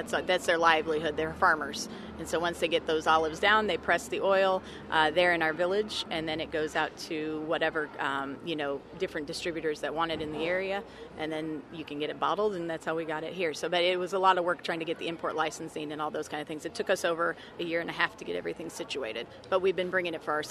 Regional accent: United States; I'm very American, but I'm very Greek, so the pride is very thick for that part.

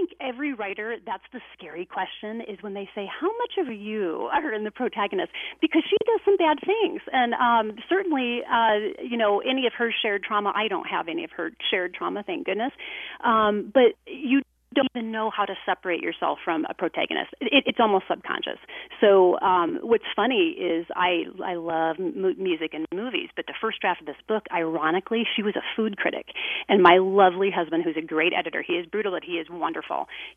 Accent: Iowa, United States; And my husband grew up in Des Moines, so we're both from Iowa.

